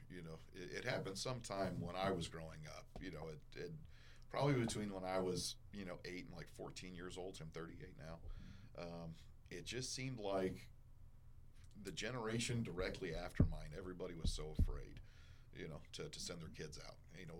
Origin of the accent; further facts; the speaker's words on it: Bedford, United States; Yeah, I grew up in Bedford, and that's a big change from what I remember now.